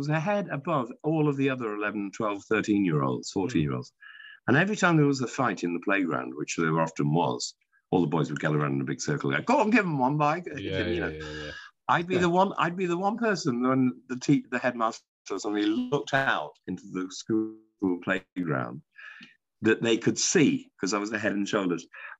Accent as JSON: {"language": "English", "town": "Manchester", "region": "North West England", "country": "United Kingdom", "tie": "born there", "said": "I am obviously clearly male. I was born in Manchester, England, on a very cold January night in 1957, which makes me almost exactly, as we speak, 65 and a half years old."}